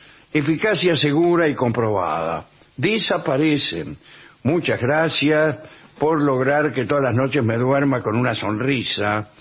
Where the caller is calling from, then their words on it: Montevideo, Uruguay; de Montevideo, sí. Uruguay.